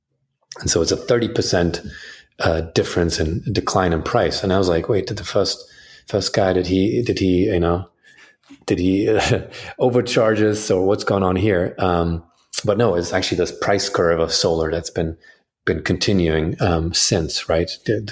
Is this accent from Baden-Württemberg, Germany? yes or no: no; Munich, Bavaria, Germany; also born or lived in London; Originally I'm from Munich, Germany. And I made my way west, if you will, via London. So I spent 4 years in London studying electrical engineering